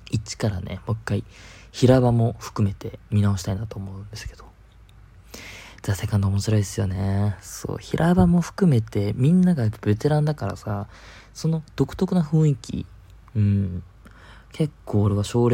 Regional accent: Adachi, Tokyo, Japan; 足立区の花火大会、秋島の花火大会ですね、うちの地元の方のとか

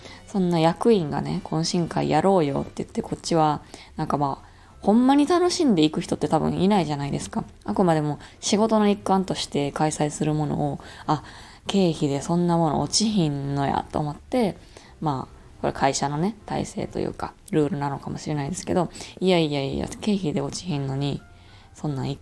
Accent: Osaka, Japan; 今のところ私大阪から来たってのもあって

